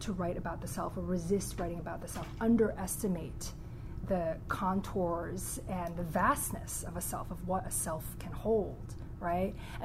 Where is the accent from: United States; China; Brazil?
China; Haizi, who is a Chinese poet who is actually from my hometown in China